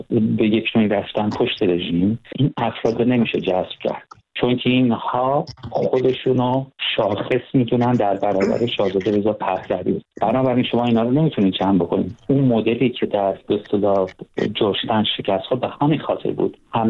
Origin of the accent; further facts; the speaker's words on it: Iran; شما من به عنوان یک ایرانی اگه یک کشوری بیاد ساعت شما تو که پایتخت کشورش بزنه و بگه ایران باید نابود بشه